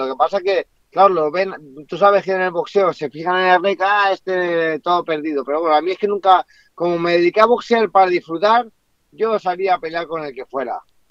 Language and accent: Spanish; Manacor, Balearic Islands, Spain; soy de Manacor